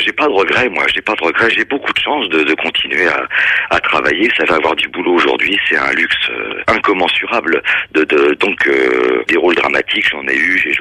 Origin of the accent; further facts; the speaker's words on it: Meudon-la-Forêt, Île-de-France, France; il y avait une troupe de théâtre du côté de Meudon-la-Forêt, là où j'ai grandi.